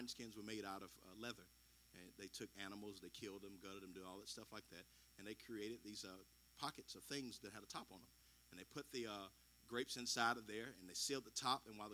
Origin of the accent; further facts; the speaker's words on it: Shelbyville, United States; It didn't bother me. I grew up in Shelbyville.